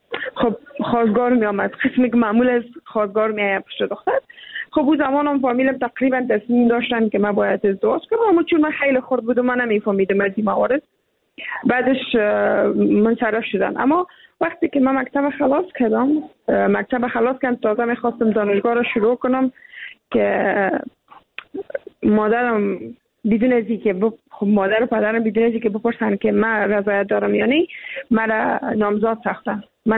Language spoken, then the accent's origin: Persian; Afghanistan; ما هم افغان هستیم